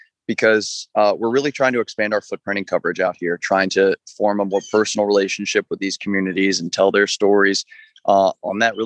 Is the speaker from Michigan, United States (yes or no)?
no; Raleigh, North Carolina, United States; That's exactly right. Born and raised in Raleigh, kind of the northwest part of town, just inside the Beltline.